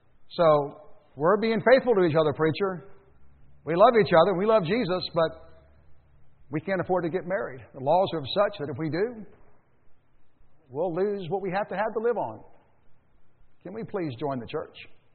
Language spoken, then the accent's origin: English; United States; I want to let you know that I'm glad I'm an American.